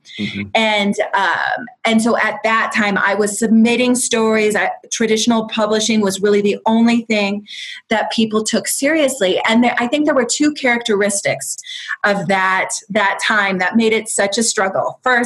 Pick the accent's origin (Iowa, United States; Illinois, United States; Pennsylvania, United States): Iowa, United States; because I'm from Iowa. I did my undergraduate at Iowa